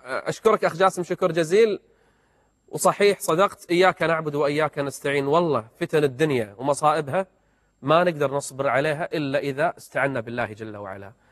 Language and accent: Arabic; Kuwait; وزير الداخليه عندنا بالكويت